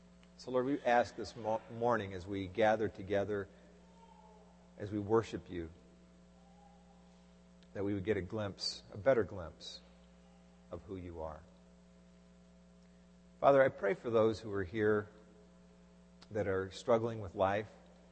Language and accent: English; Dallas, Texas, United States; As many of you know, I grew up in Dallas, Texas.